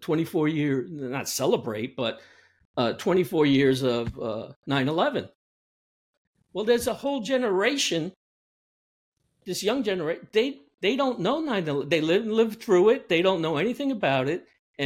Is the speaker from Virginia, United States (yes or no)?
no; Brooklyn, New York, United States; And you got to remember, I'm from Brooklyn, and that nightclub from Saturday Night Fever was in Bay Ridge, Brooklyn.